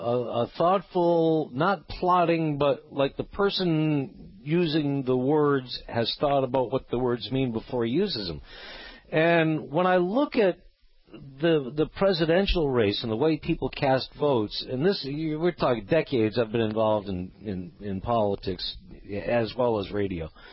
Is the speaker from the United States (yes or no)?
yes; New England, United States; accent: New England; I know the New England accent that I can lapse into is not a particula